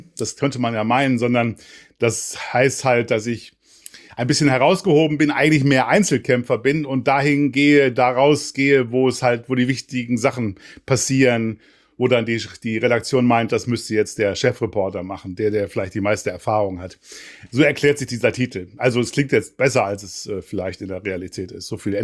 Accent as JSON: {"language": "German", "town": "Remscheid", "region": "North Rhine-Westphalia", "country": "Germany", "said": "ich komme ja nicht aus Hamburg, sondern aus Remscheid im Bergischen Land, also aus Nordrhein-Westfalen."}